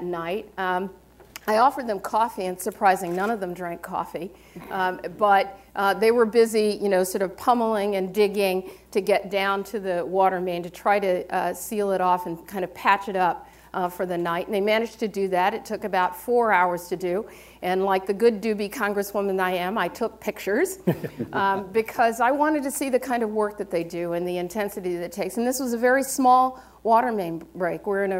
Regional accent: Maryland, United States; Good morning. … from Maryland, and I'm hoping not to rip this microphone.

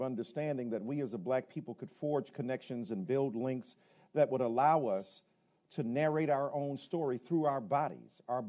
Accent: Newark, New Jersey, United States; And for like young inner city folks, I'm from Newark, New Jersey

